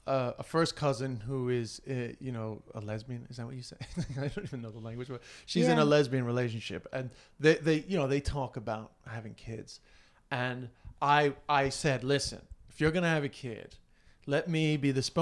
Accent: Ireland; but that's just because I'm Irish.

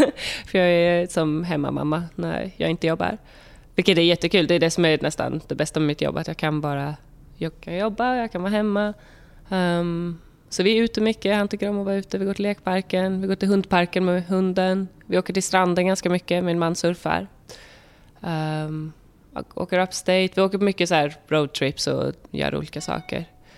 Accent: Karlstad, Värmland, Sweden; now in New York, United States; Jag kommer från Karlstad, eller utanför Karlstad i Värmland. Och jag har bott i New York i 10 år nu snart och jobbar som modell här.

